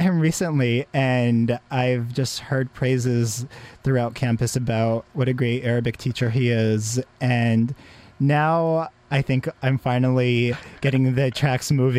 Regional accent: California, United States; But growing up here in the U.S., especially in the town I grew up in, it was the Central Valley of California

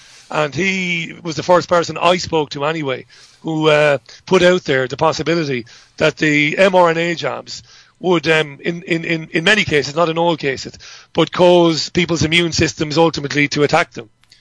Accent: Ireland; accent: Irish; I'm obviously an Irishman. I don't just put on this outrageous accent. I love my Gaelic games back home.

